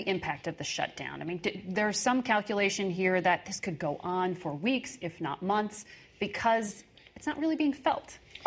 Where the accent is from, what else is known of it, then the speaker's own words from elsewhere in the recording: Connecticut, United States; a former National Teacher of the Year from my home state of Connecticut